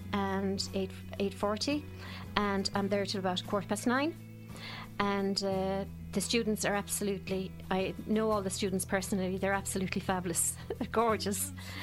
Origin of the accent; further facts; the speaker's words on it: Limerick, Munster, Ireland; born there; I live in Oakview Drive in Ballinacurra. I was born in Limerick.